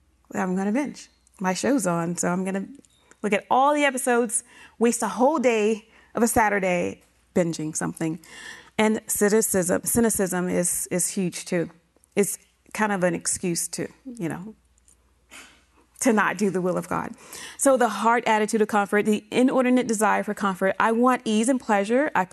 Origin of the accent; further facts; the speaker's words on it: the South, United States; I'm from the South.